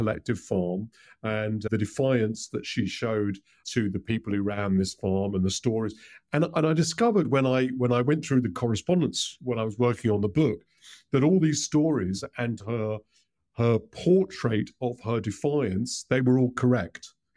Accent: Hendon, London, United Kingdom; Even though you kind of come to grow up and think of yourself as being British and living in the suburbs in Hendon

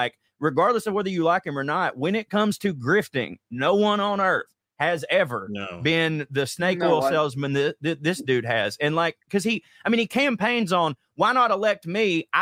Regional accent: Chickamauga, Georgia, United States; My saving grace is that I still live in my hometown where like I've got a really nice house that doesn't cost a lot of money, and inflation's hit everywhere. But in Chickamauga, Georgia, it don't cost a lot to live.

